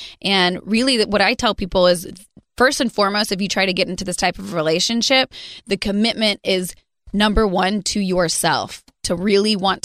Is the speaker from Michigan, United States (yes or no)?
no; Texas, United States; I grew up in South Texas with a conservative Texas banker father